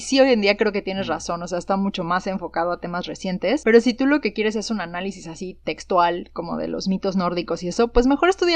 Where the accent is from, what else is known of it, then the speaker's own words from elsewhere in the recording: Mexico; yo soy la única mexicana en mi departamento